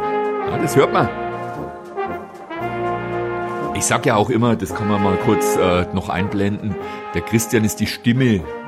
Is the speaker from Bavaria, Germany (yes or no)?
yes; Selb, Bavaria, Germany; So, und für alle, die eben nicht aus Selb kommen und nicht aus dem Egerländer Kulturraum kommen.